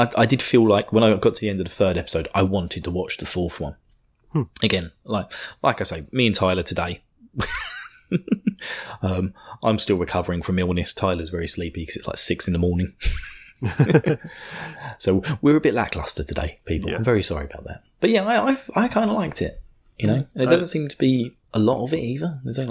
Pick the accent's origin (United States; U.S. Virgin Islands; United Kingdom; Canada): United Kingdom; My sense of humor. I'm British, it's allowed.